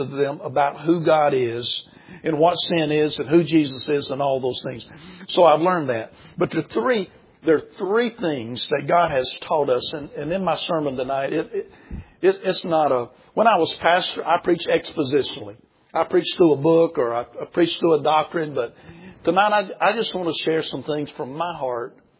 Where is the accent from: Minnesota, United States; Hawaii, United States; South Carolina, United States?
South Carolina, United States; Down where we grew up in South Carolina, everybody down there has been saved 5 or 6 times.